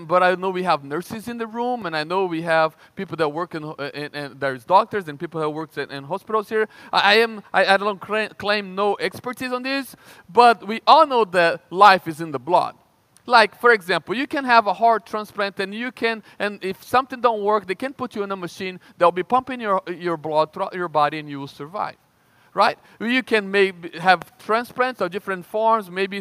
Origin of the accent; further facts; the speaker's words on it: Brazil; I remember growing up in Brazil